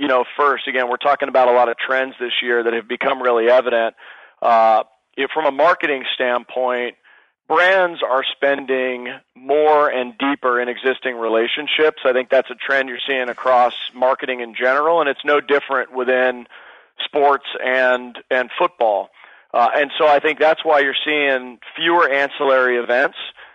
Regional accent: Sacramento, California, United States; Yeah, well, and that's my my hometown city almost. I was born and raised in Sacramento.

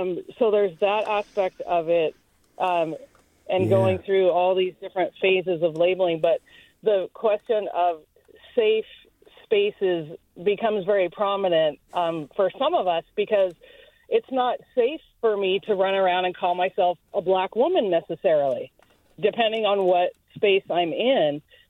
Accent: Eugene, Oregon, United States; also born or lived in Chicago; I'm a psychiatrist in the Bay Area, and I grew up mostly in Eugene, Oregon, and also spent summers in Chicago, which was like two completely different worlds.

